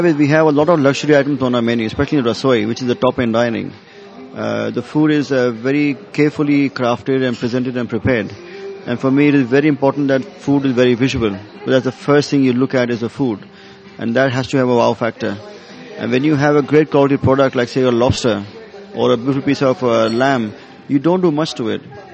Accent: Mumbai, Maharashtra, India; born or raised there

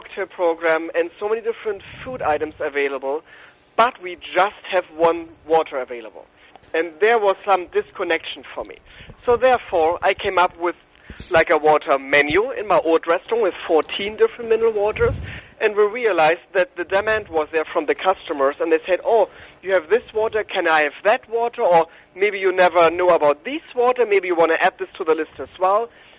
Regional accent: Schleswig-Holstein, Germany; English is a second language; I'm coming from Germany, I'm German born. I spent my whole life on water because I'm coming from the Danish border and we have the Baltic and the North Sea right in front of me.

